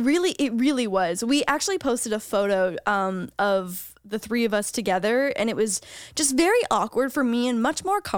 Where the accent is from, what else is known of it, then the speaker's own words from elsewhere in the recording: Canada; As a Canadian, I unfortunately cannot